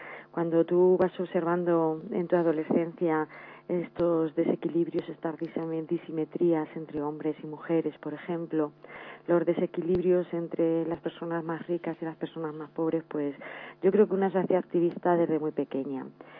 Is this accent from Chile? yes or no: no; Alcázar de San Juan, Castilla-La Mancha, Spain; con un grupo ecologista en mi pueblo, en Alcázar de San Juan